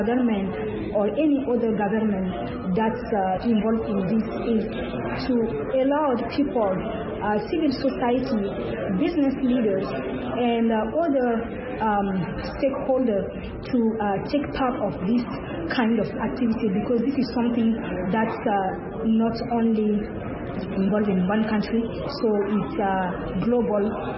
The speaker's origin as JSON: {"language": "English", "country": "Mali", "said": "I'm from Mali, West Africa."}